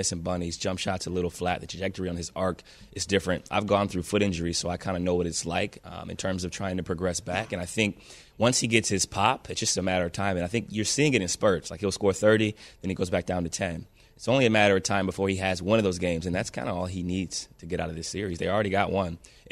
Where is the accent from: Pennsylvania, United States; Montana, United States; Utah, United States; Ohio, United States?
Ohio, United States; I'm from Ohio. It's cold out there, man.